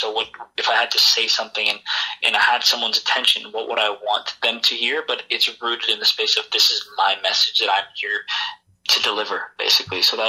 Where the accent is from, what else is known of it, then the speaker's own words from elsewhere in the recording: Hamilton, Ontario, Canada; Yes, I'm born and raised in Hamilton, actually. Love it here, and I always have.